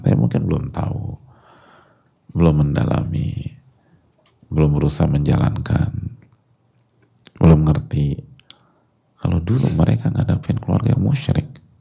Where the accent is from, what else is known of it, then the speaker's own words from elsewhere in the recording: Indonesia; born there; beriman kepada Allah, muslim. Dan kita juga bersyukur kepada Allah, kita dilahirkan di sini, di Indonesia.